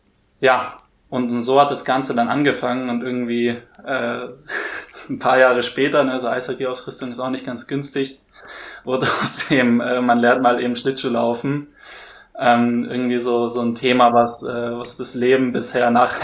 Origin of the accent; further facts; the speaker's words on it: Würzburg, Bavaria, Germany; ich bin in Würzburg aufgewachsen